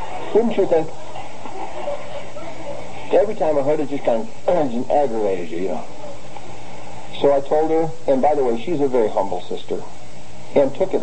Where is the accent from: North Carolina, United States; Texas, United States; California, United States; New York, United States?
California, United States; Los Angeles; moved away as an adult; also born or lived in Virginia; I moved from Los Angeles in 1962, and the society sent me to Virginia. And I pioneered there in that congregation in Virginia for 4.5 years. Well, you know, the speech in the South is different than the speech where I was from.